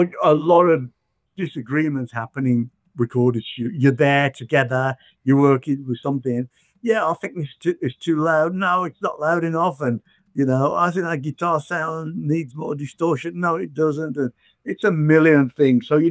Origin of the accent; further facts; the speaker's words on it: Birmingham, West Midlands, United Kingdom; And then when I saw … in 1978 supporting … in Birmingham, my hometown